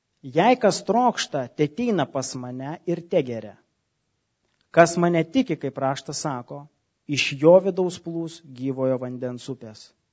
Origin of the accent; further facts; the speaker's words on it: Kaunas, Kaunas County, Lithuania; Žinot, mes kauniečiai esam užaugę prie dviejų upių. Nemonas ir Neris. Taip? Didžiausios Lietuvos upės.